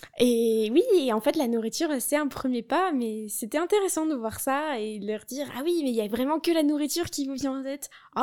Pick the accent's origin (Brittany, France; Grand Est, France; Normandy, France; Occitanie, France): Grand Est, France; Nancy; puisque je viens de Nancy, c'est pas très loin de la frontière, j'ai toujours vécu en fait dans ce domaine transfrontalier on va dire